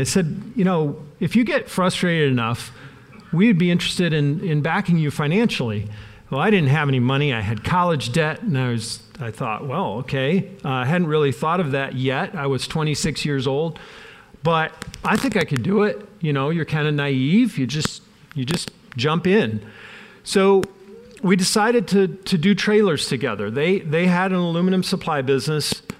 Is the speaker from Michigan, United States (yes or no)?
yes; Dowagiac, Michigan, United States; also born or lived in Belleville; I grew up in Conservative Mennonite Conference. We were an outreach church up in Dowagiac, Michigan. I was born in Belleville. My dad was a teacher at Belleville Mennonite, and we moved to Dowagiac, Michigan, just north of here.